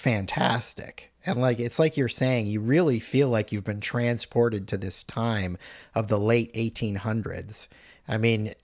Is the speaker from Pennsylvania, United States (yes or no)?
no; Boston, Massachusetts, United States; because I grew up around Boston. I've spent a lot of time around Harvard